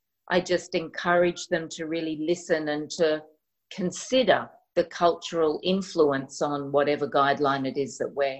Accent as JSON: {"language": "English", "country": "Australia", "accent": "Australian", "said": "Because my accent, even the Aussie accent, can be a bit challenging for people."}